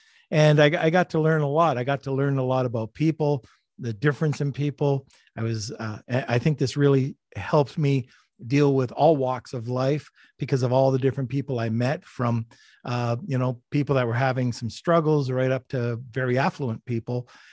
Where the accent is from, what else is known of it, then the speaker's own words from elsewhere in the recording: Montreal, Quebec, Canada; also born or lived in Ontario; Well, I was born in Montreal, again in Canada, moved down to Ontario, moved back to Montreal. So I've been all over. So French, English.